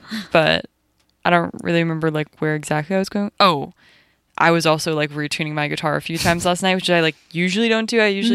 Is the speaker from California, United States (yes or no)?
yes; California, United States; I grew up in California where I was supposed to hate the Patriots.